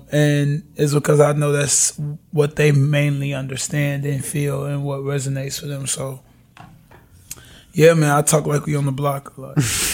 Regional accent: Chicago, Illinois, United States; I grew up in the Englewood community on the south side of Chicago, off 63rd Street, 63rd and Parnell to be exact.

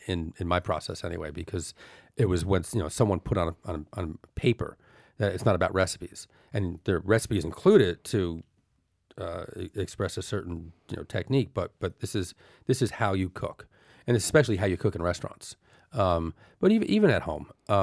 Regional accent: Elizabeth, New Jersey, United States; First off, I grew up in Elizabeth, New Jersey, and this was in Clark, New Jersey.

